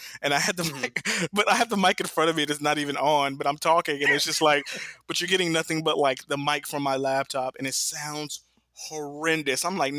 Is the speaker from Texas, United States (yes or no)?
yes; Dallas, Texas, United States; So I was growing up in Dallas, Texas at the time.